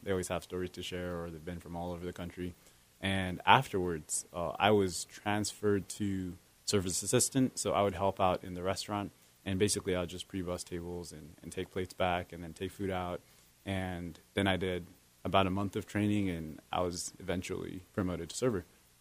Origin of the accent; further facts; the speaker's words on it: Uganda; So like you already said, I'm an international student. I'm from Uganda